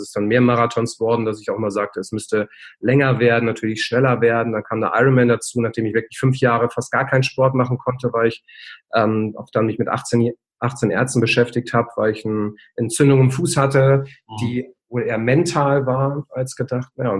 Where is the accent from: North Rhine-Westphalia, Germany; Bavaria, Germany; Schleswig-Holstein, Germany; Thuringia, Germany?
Schleswig-Holstein, Germany; wo ich herkomme, oben bei Flensburg